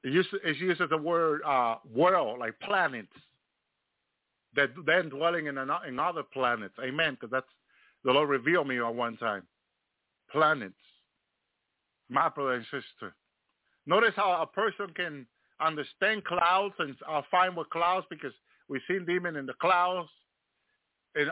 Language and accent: English; Dominican Republic; I'm from the Dominican Republic, but he didn't show me sending me to the Dominican Republic.